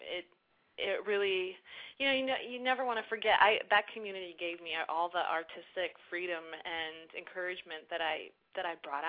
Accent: Iowa, United States; And so I quit hiding it, and I was like, yeah, I'm from Iowa.

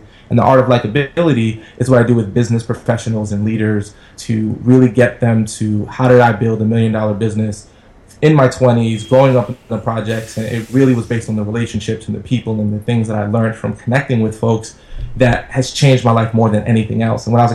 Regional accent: Brooklyn, New York, United States; And I grew up in Brooklyn, New York, in the projects, and I grew up in a predominantly African-American neighborhood

